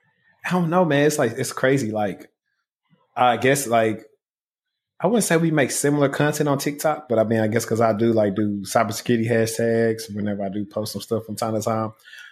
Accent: Louisiana, United States; I'm from Louisiana, so that's how I feel about the Saints. Like, when I was growing up, nobody liked the Saints.

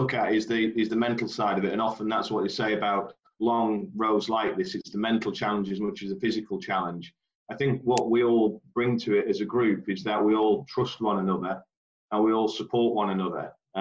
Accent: Telford, West Midlands, United Kingdom; We're the Wrekin rowers because we're all from the Wrekin district in Telford.

